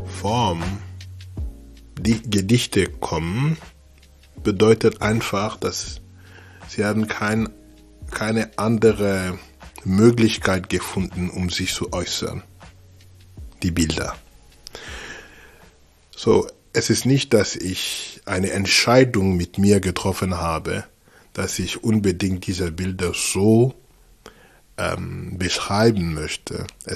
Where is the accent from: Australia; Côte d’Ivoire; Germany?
Côte d’Ivoire; Abidjan; German is a second language; moved away as an adult; now in Basel, Switzerland; Ich bin ursprünglich aus der Elfenbeinküste. 1978 geboren in Abidjan, die größte Stadt der Elfenbeinküste, Côte d'Ivoire. Ich bin seit 2003 in Basel.